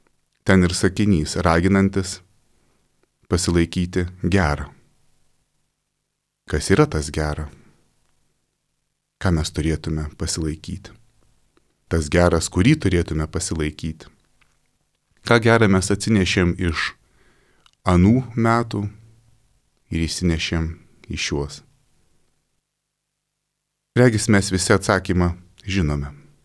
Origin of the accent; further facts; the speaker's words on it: Tauragė, Tauragė County, Lithuania; Aš užaugau Tauragėje